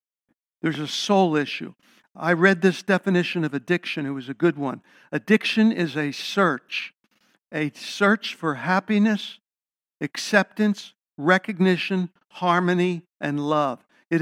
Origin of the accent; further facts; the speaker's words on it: Philadelphia, Pennsylvania, United States; You know, when I was a kid, I saw people firsthand who were heroin addicts growing up in Philadelphia.